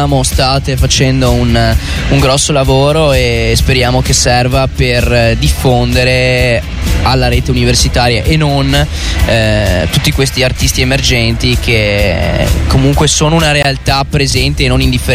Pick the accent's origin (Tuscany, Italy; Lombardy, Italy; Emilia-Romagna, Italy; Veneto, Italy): Veneto, Italy; Padua; Pop rock, esatto, veniamo da Padova.